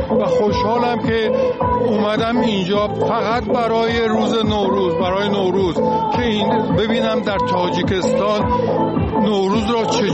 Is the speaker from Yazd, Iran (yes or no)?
yes; Yazd, Iran; now in United States; از آمریکا اومدم، ولی اصلا ایرانی و یزدی هستم